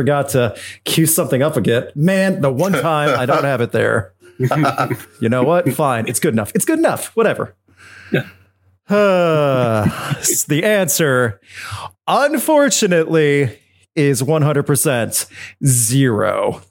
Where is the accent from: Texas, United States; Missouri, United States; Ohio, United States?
Missouri, United States; St. Louis; Last example, my hometown, St. Louis. Love my city.